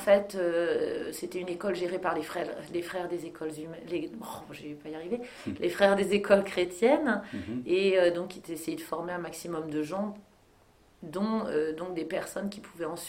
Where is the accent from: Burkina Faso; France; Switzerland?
France; Normandy; moved away as an adult; now in Le Mans, France; Moi, je suis née en Normandie, j'ai fait toutes mes études en Normandie.